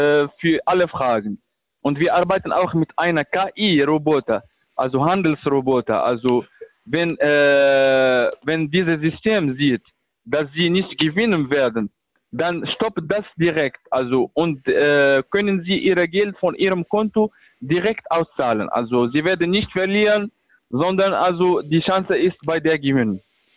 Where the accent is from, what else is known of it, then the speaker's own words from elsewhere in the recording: Metz, Grand Est, France; German is a second language; ich komme aus Frankreich.